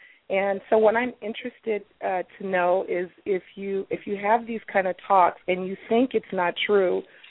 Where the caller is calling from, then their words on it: Seattle, Washington, United States; I'm from Seattle, Washington. You have it right. Seattle.